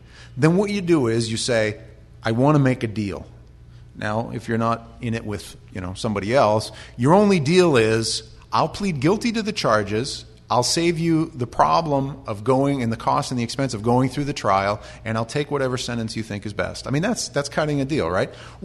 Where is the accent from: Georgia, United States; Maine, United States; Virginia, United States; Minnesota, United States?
Maine, United States; they're rhythmically challenged because we're from Maine, let's be honest, and we don't have a whole lot of rhythm.